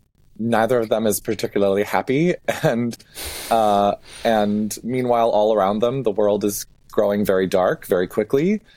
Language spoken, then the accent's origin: English; Minnesota, United States; I grew up north of St. Cloud and went to St. Olaf College in Northfield. So I'm Minnesotan, born and bred through and through.